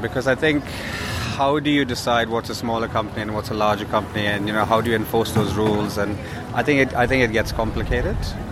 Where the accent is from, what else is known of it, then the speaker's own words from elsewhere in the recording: India; now in London, United Kingdom; I grew up on Burmese food living in India because my mum loved to make khao sui.